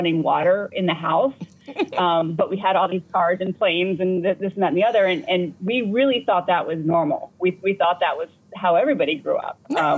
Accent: St. Augustine, Florida, United States; We had a plane growing up in St. Augustine, Florida, and lots of cars.

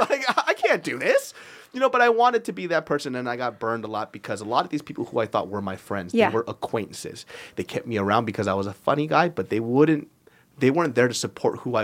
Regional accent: Sacramento, California, United States; born or raised there

